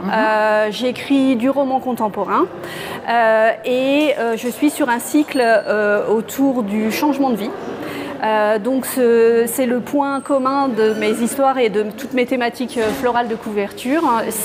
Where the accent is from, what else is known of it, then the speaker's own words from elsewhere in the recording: Île-de-France, France; je viens de Seine-et-Marne et je suis en train de migrer vers l'Alsace.